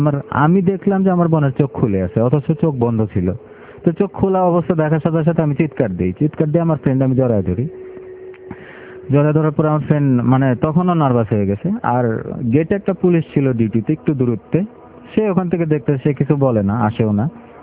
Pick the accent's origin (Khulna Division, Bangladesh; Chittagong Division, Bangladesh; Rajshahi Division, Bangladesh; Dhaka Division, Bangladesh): Rajshahi Division, Bangladesh; Bogura; আমাদের দেশের বাড়ি বগুড়াতে ছিল